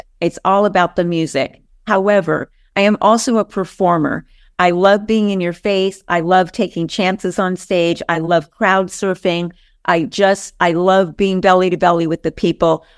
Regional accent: New Mexico, United States; And then growing up in New Mexico, I was in girls' choir.

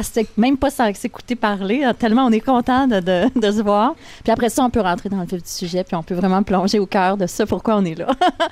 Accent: Quebec, Canada; Une participante des concours de chant dans mon coin de pays, au Saguenay.

